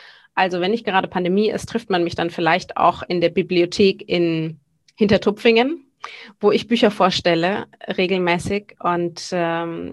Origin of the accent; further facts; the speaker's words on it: Sylt, Schleswig-Holstein, Germany; also born or lived in Bavaria / Hamburg; Ich bin fast 40. Ich bin geboren eigentlich in Bayern, bin teilweise aufgewachsen auf Sylt, wo ich eben ja heute noch lebe, ebenso wie in Hamburg.